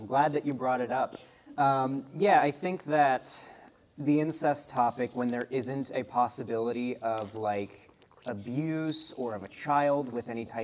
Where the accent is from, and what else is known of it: Florida, United States